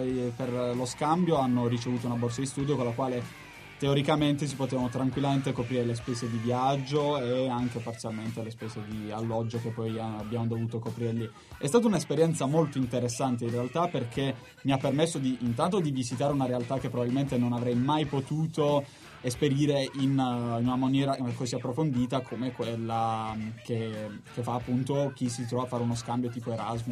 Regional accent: Barletta, Apulia, Italy; vengo da Barletta in Puglia

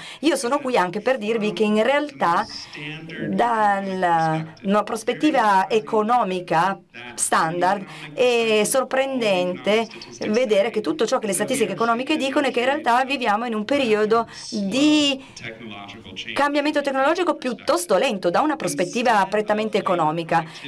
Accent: United States; Italian is a second language; Io sono degli Stati Uniti, sono americano

